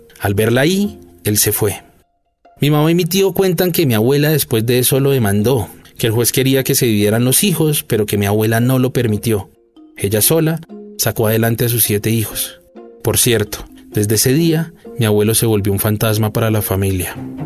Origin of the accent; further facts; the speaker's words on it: Popayán, Cauca, Colombia; also born or lived in La Palma; si bien yo nací en La Palma, solo viví allí hasta los 4 años. Por esa época mi mamá se casó con mi padrastro y a él, que trabajaba para el IMPEC, lo trasladaron a Popayán.